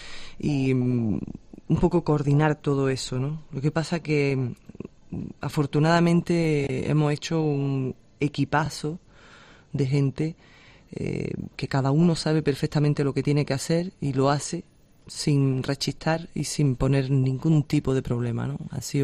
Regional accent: Granada, Andalusia, Spain; que yo soy del Albaicín

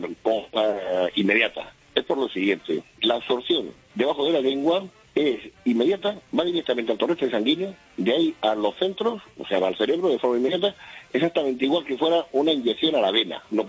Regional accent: Almería, Andalusia, Spain; soy farmacéutico de Almería

